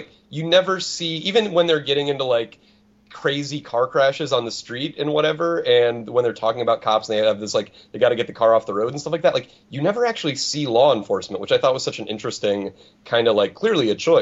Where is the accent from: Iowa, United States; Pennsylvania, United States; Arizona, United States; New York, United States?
Arizona, United States; I'm from Arizona originally, so my picture of suburbia looks nothing like the one depicted in Mystery Team